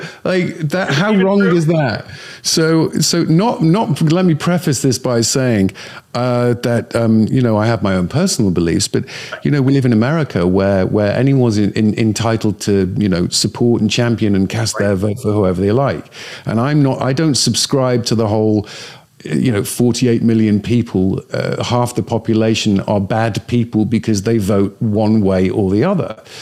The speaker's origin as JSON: {"language": "English", "region": "England", "country": "United Kingdom", "tie": "born or raised there", "said": "growing up in Northern England where I grew up"}